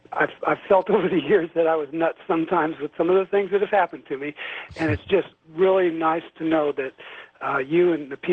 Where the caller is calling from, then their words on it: Washington, United States; from Washington.